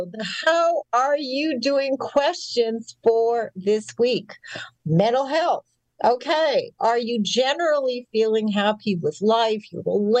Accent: Winnipeg, Manitoba, Canada; when I was a teenager growing up in Winnipeg

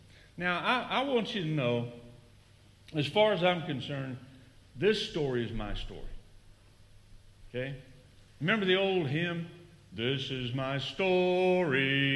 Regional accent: Austin, Texas, United States; I'm from Austin, Texas. Great city. Come visit. Don't move there. Way too expensive. But I grew up there. My family's been in Austin, my mom's side, since 1872.

